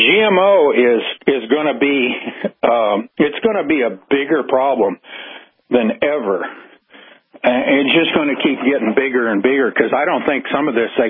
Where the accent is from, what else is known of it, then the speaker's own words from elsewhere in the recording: Iowa, United States; I'm from Iowa originally, and a lot of my cousins are big farmers, big time.